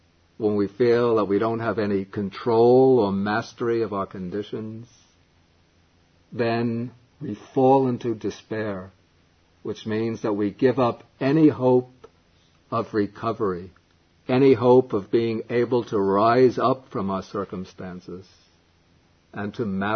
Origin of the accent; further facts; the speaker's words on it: United States; moved away as an adult; now in Sri Lanka; having lived many years in Sri Lanka, and being brought up as an American